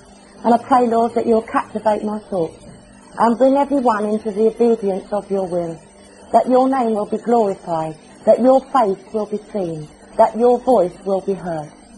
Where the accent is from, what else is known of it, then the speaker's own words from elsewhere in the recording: London, United Kingdom; born there; accent: Cockney; I was born in the East End of London, so I'm a true Cockney. So if I drop my H's here and there, you'll know the reason why. I was born the oldest of five girls.